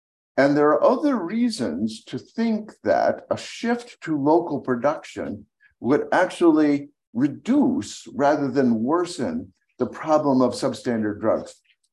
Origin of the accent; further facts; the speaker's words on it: Massachusetts, United States; There's one in my home state of Massachusetts involving injectables.